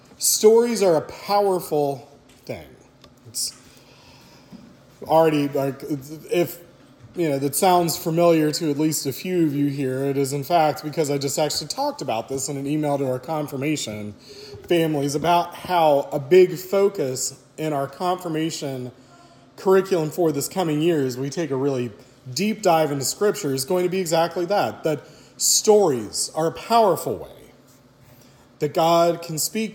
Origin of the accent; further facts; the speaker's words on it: Texas, United States; growing up in Southeast Texas.